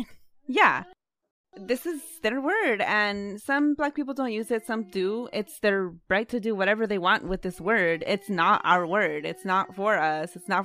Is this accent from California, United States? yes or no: yes; Oakland, California, United States; Like, we grew up in Oakland.